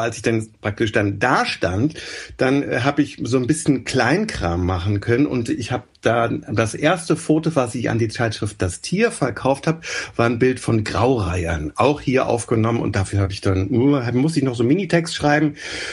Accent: Frankfurt, Hesse, Germany; und ich bin aus Frankfurt

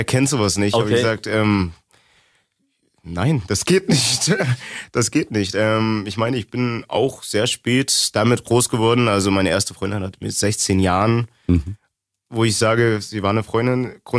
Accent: eastern Germany, Germany; Für die Zuhörer, ich komme aus dem Osten.

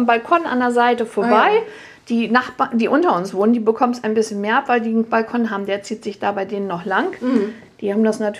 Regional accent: Dortmund, North Rhine-Westphalia, Germany; born there; Wir kommen gebürtig aus Dortmund

